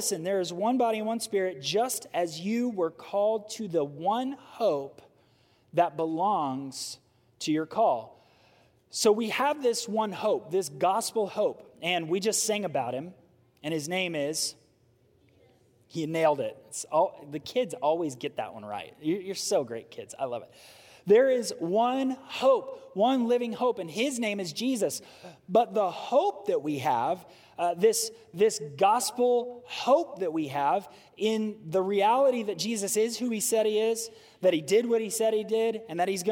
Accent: United States; We, as American people, we think if I don't like the person in charge, we can vote them out of office.

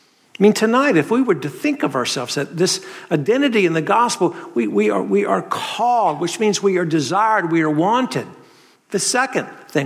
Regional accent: North Carolina, United States; accent: North Carolina; I'm a Southerner. You can tell from this North Carolina accent, part of the country, if not world, I come from.

